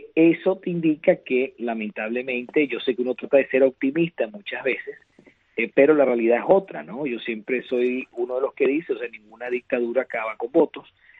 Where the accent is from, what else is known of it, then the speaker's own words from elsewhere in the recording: Venezuela; como venezolanos